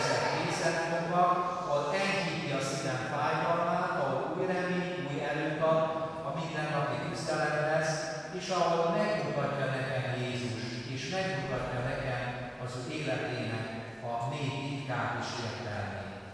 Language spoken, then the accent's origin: Hungarian; Novi Sad, Vojvodina, Serbia; born there; az én szülővárosom Újvidék mellett